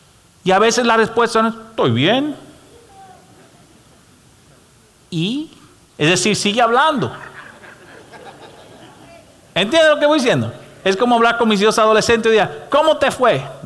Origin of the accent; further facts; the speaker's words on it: Dominican Republic; yo soy muy dominicano y bocón y lo digo todo